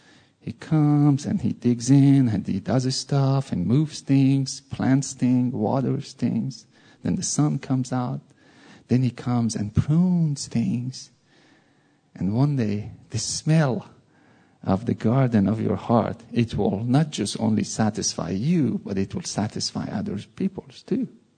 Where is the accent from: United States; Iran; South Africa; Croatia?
Iran; English is a second language; English is not my first language. I'm from Iran, you know. And speak another language.